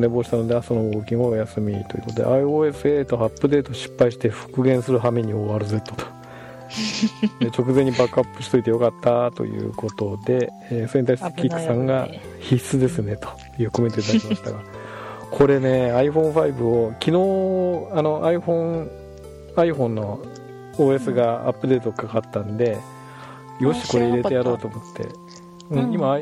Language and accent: Japanese; Izumo, Shimane, Japan; あの私の田舎の出雲も結構雨、山陰側なんでめちゃくちゃ雨降るんですよ、